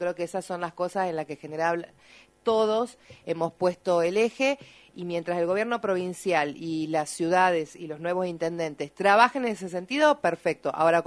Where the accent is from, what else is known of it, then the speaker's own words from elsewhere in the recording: Las Talitas, Tucumán, Argentina; también en mi caso que vengo de Las Talitas